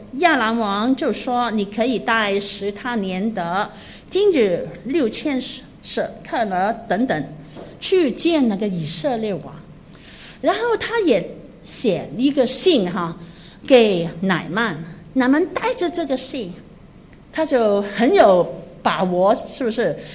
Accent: Guangdong, China; 我们广东人说生个叉烧好过生你咁样

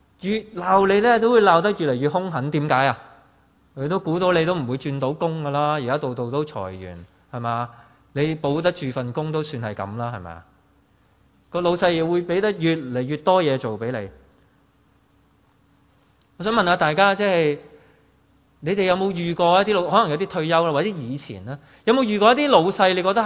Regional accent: Hong Kong; 而家我哋香港人真係一个好困难嘅处境。

